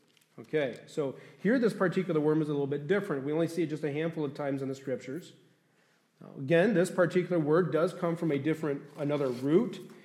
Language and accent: English; Detroit, Michigan, United States; I piqued my interest because I'm from Detroit, and that was the team that we used to root for back when I was in high school.